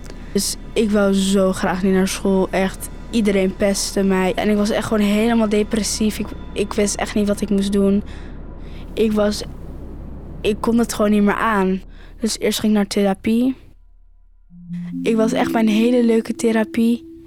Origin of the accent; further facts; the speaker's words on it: Netherlands; also born or lived in Morocco; Ik ben gewoon Marokkaans en Nederlands.